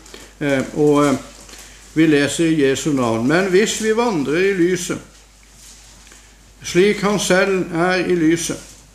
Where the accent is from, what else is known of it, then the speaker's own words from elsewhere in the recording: Western Norway, Norway; Nå skal du vite at jeg er vestlending selv, altså.